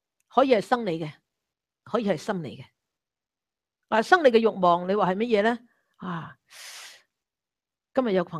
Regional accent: China; 我哋中国人成日有讲嘅财色名食睡，系咪啊？

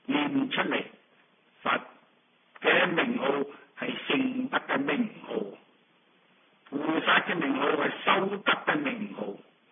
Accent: China; 如同我们中国人家里面供祖宗的牌位一样的

